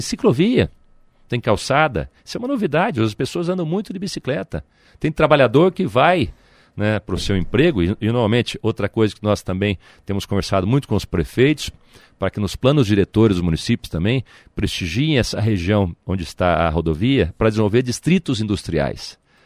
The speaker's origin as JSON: {"language": "Portuguese", "town": "Londrina", "region": "Paraná", "country": "Brazil", "tie": "born there", "said": "eu nasci em Londrina, região norte, bastante desenvolvida"}